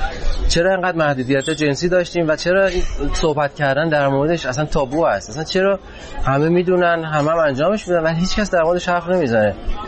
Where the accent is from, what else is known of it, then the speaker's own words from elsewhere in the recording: Iran; من تو ایران به دنیا اومدم، بزرگ شدم.